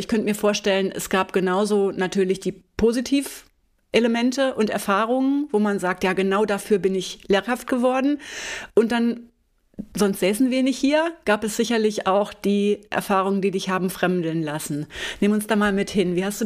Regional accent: West Germany, Germany; Das ist überhaupt nicht im Bewusstsein von mir als, ja, Westdeutsche

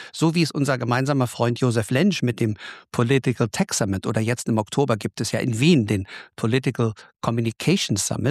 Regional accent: Berlin, Germany; born there; als harter Preuße könnte man sich, ich bin ja in Berlin geboren.

